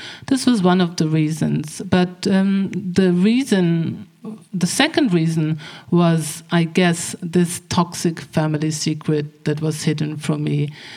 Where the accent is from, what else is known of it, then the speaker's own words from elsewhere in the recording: Hamburg, Germany; And I was in the central library of my hometown in Hamburg.